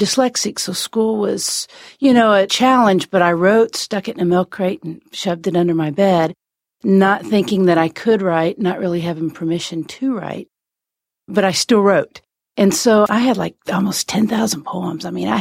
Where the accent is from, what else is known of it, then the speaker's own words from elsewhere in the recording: Lexington, Kentucky, United States; now in Cincinnati, United States; I'm an only child, and actually, I grew up in Lexington, but I actually live here.